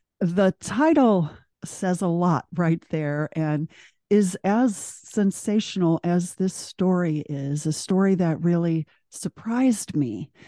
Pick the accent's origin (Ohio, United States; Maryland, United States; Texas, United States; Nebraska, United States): Ohio, United States; Cleveland; I grew up in Cleveland and I didn't know that Eliot Ness had a big part of his career happen in Cleveland.